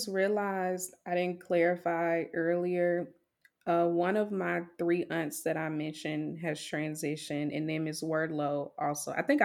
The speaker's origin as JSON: {"language": "English", "region": "Mississippi", "country": "United States", "tie": "born or raised there", "said": "growing up in Mississippi, I don't know about you, Leah. I know we live in the same region of Mississippi. We're not from the Delta."}